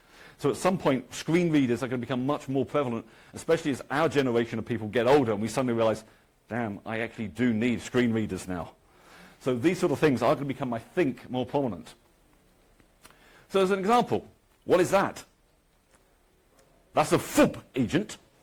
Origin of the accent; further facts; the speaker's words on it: England, United Kingdom; Because I'm from England, there is a town called Reading not far from me.